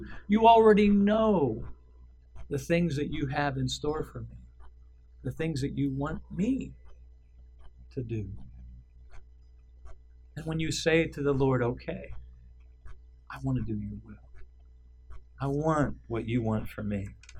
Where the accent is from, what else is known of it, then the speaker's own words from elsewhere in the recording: South Fork, Pennsylvania, United States; If you'd go back to my hometown. I grew up in a little town called South Fork in Cambria County.